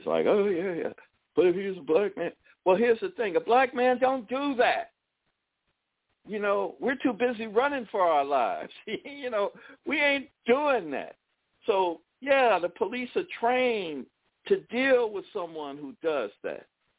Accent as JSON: {"language": "English", "country": "United States", "said": "What I am is an American, and what I also possess is a skin tone, you know, but before I'm anything else, I'm an American."}